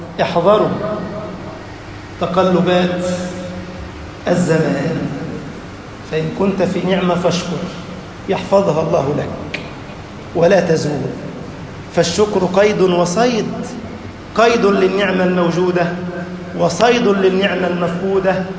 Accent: Egypt

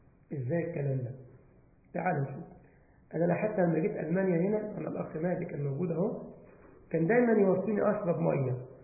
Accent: Egypt; البعض عندنا في مصر يقول لك بالدرجه ده قصر ديل.

